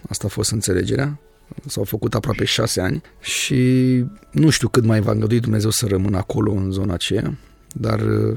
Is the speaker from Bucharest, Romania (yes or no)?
yes; Bucharest, Romania; Când am ajuns prima oară în zonă, nici n-am mers la creștini evangheliști, pentru că noi venim din București, obiceiuri diferite.